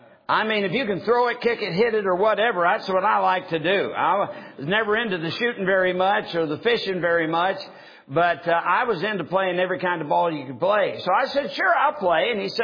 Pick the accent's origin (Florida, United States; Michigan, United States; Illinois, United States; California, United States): Michigan, United States; But I was brought up in Michigan. I was born in Michigan, as a matter of fact, just 7 days after Brother Green, as he mentioned.